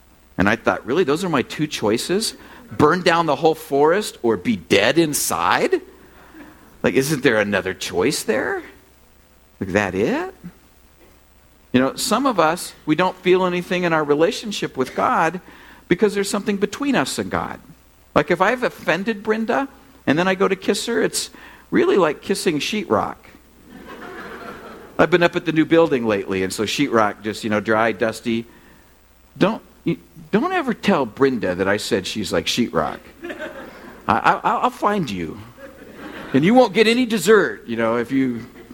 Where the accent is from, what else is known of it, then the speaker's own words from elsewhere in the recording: California, United States; born there; I was born in California, so I come by this naturally, okay?